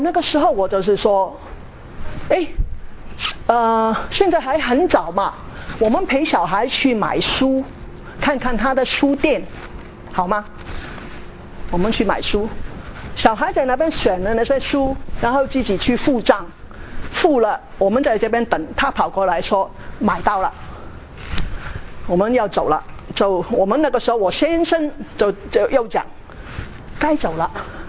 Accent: Hong Kong; moved away as an adult; now in United States; 譬如我从香港来美国念大学

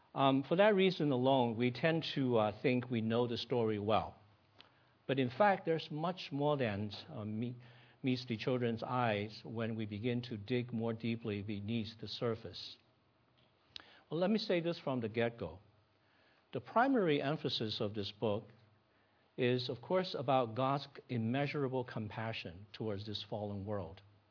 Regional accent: Taiwan; when I was growing up in Taiwan until my college years

